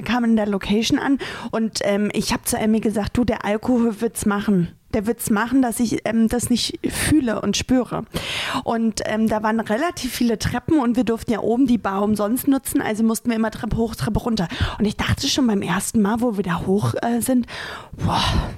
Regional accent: Berlin, Germany; wir kommen hier nicht aus Rostock, wir kommen aus Berlin.

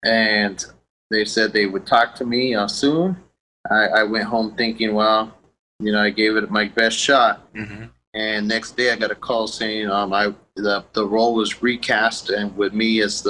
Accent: California, United States; I'm a Hispanic guy that speaks slang. I grew up in California, so my Spanish is a little iffy, too.

